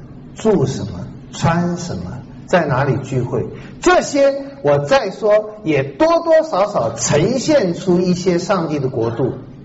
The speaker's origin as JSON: {"language": "Chinese", "country": "China", "said": "我们中国人的翻译真是非常崇洋媚外啊"}